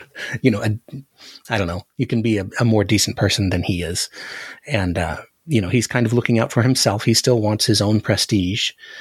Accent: Alaska, United States; And since we grew up in Alaska, we're used to what a normal garden variety earthquake feels like.

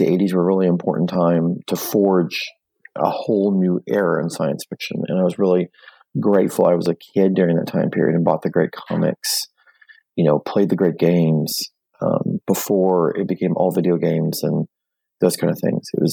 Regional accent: Oklahoma, United States; You know, and I grew up in Northern Oklahoma. And so, you know, no one had this.

